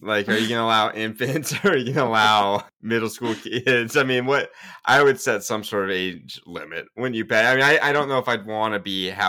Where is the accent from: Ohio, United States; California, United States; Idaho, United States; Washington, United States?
Idaho, United States; now in New Jersey, United States; And maybe that's just because I'm from Idaho and this is nothing.